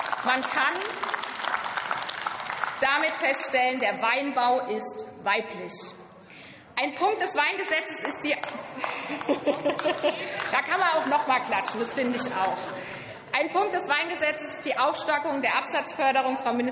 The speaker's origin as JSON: {"language": "German", "town": "Niederkirchen", "region": "Rhineland-Palatinate", "country": "Germany", "tie": "born or raised there", "said": "ich bin ein Pfalzkind. Aufgewachsen in Niederkirchen, einem Weindorf bei Deidesheim und Forst, an der Deutschen Weinstraße, im zweitgrößten Anbaugebiet Deutschlands, der Pfalz."}